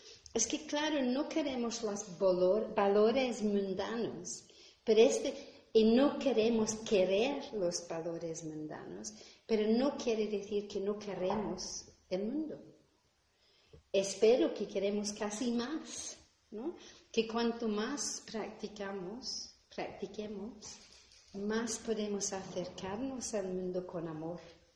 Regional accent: Glasgow, Scotland, United Kingdom; Spanish is a second language; cuando yo hablo en inglés se nota enseguida de dónde vengo. Soy escocesa, pero no solo soy escocesa, soy de Glasgow, y además tengo un acento que enseguida gente va a saber

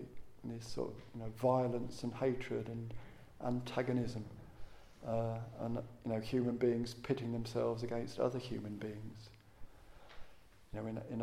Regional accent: England, United Kingdom; You know, we're all English.

